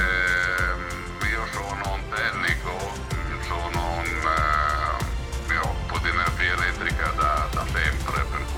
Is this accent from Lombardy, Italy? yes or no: yes; Milan, Lombardy, Italy; sono milanese, vivo a Milano e questa è la mia base da cui parto per fare quello che faccio